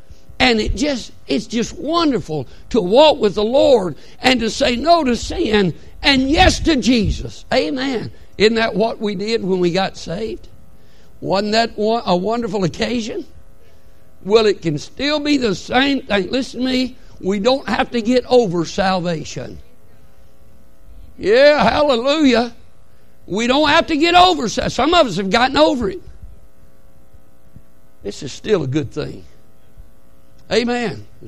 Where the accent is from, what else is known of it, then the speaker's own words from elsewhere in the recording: Alabama, United States; I'm from Alabama. We speak like that.